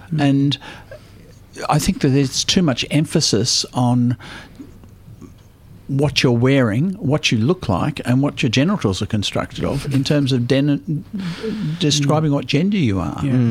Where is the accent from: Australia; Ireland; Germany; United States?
Australia; being an Australian transsexual drag queen in New York